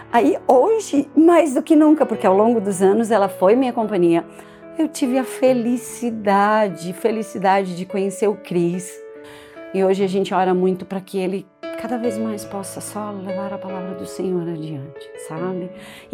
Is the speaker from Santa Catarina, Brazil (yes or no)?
yes; Santa Catarina, Brazil; now in Florianópolis, Brazil; eu sou natural do interior de Santa Catarina, mas eu moro em Florianópolis há muitos anos.